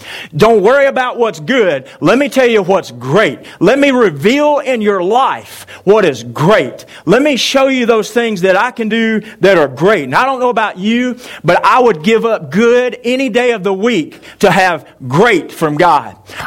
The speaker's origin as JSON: {"language": "English", "country": "United States", "said": "But I tell you what I've really just always been proud of as an American is the fact that whenever freedom calls for a defender, we answer the call. And I love my country."}